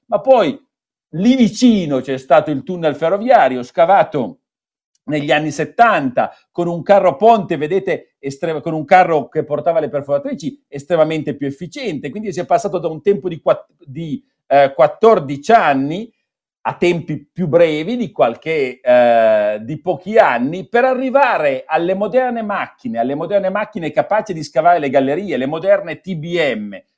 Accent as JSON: {"language": "Italian", "region": "Piedmont", "country": "Italy", "said": "Ma da buon piemontese voglio dire"}